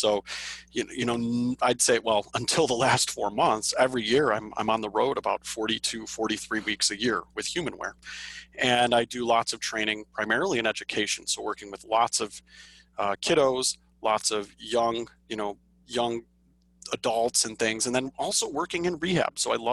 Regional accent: Chicago, Illinois, United States; But I'm born and raised in Chicago.

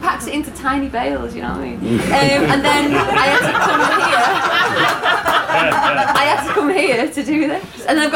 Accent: Middleton, North West England, United Kingdom; He made me the replica banner of the Middleton banner, because I'm from Middleton.

